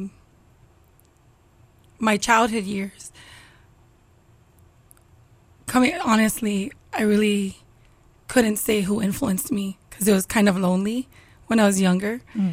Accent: Ewa, Hawaii, United States; I grew up in Waipahu till I was about 6 or 7 years old, and then we had moved to Eva, where my parents purchased a home, and not old Eva or Eva Beach, but actually new Eva, Eva Gentry.

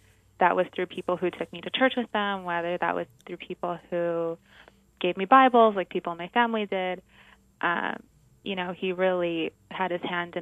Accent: Honolulu, Hawaii, United States; also born or lived in Mexico; I grew up mostly in Honolulu, Hawaii. My mother is originally from Mexico, though, and so I spent a lot of time there as well.

